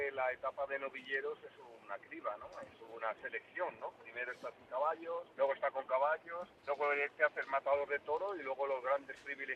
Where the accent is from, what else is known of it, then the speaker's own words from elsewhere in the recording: Segovia, Castile and León, Spain; now in Madrid, Spain; yo soy madrileño de Segovia